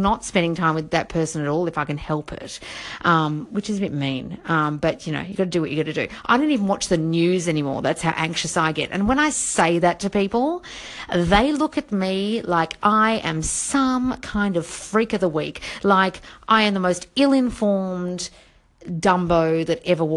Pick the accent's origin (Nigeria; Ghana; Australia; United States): Australia; now in London, United Kingdom; And obviously I'm Australian and I live in London